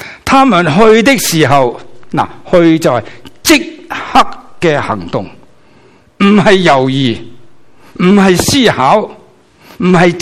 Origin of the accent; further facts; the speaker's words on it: Guangdong, China; accent: Cantonese; 一对出来呢就是我们广东话来的，那个字就是我们用的说话